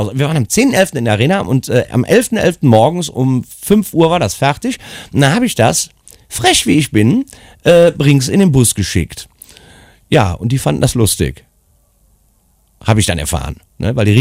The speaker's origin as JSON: {"language": "German", "town": "Cologne", "region": "North Rhine-Westphalia", "country": "Germany", "said": "ich bin eine Kölsche Jung"}